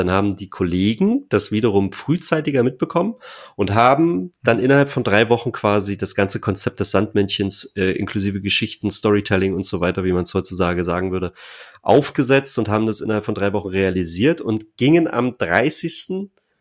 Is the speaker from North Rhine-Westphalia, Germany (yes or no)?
no; Saxony-Anhalt, Germany; ich bin in der Nähe von Stendal aufgewachsen. So, also nördlich von Magdeburg.